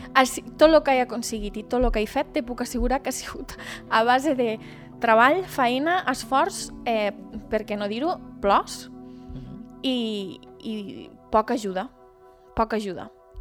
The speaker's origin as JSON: {"language": "Catalan", "town": "Deltebre", "region": "Catalonia", "country": "Spain", "said": "anar a Deltebre, al meu poble"}